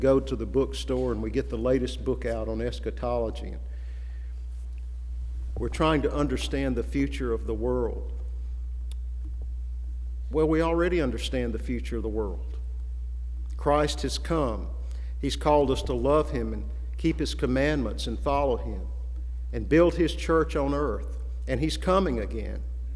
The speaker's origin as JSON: {"language": "English", "region": "the South", "country": "United States", "tie": "born or raised there", "said": "And I can remember when John F. Kennedy was elected, that in the South, at least in my hometown, many people predicted that he would be the Antichrist."}